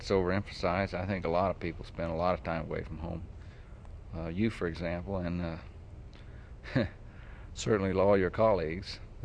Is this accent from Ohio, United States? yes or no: no; Orlando, Florida, United States; also born or lived in San Francisco / Georgia; I was born in San Francisco, but I moved at an early age to to Georgia, and from there to Florida, where I went to grammar school and high school in Orlando